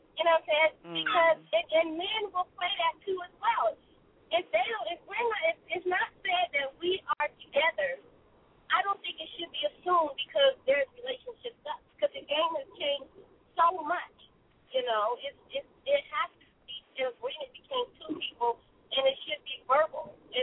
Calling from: California, United States; I'm calling from California.

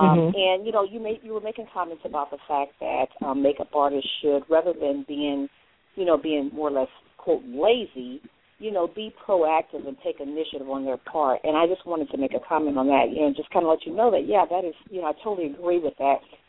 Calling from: St. Louis, Missouri, United States; St. Louis, Missouri.

